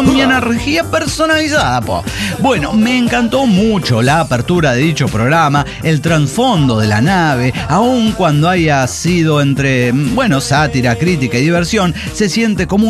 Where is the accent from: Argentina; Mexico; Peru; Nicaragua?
Mexico; Acapulco, Guerrero; born there; Bueno, que yo también nací en Acapulco.